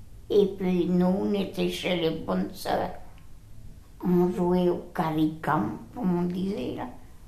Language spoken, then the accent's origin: French; Dunkirk, Hauts-de-France, France; born there; je suis née à Dunkerque, j'ai 71 ans, j'ai deux garçons et cinq petits-enfants.